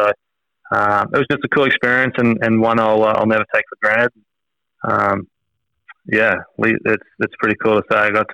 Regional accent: Australia; You know, growing up in Australia, we kind of lived and breathed whatever he was doing.

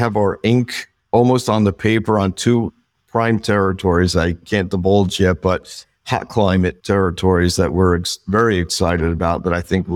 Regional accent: New Jersey, United States; I know our work ethic, being from you were from New York, we're from New Jersey.

